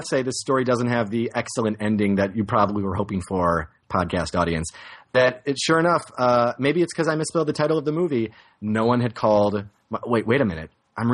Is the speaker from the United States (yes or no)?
yes; Chicago, Illinois, United States; I'm from Chicago.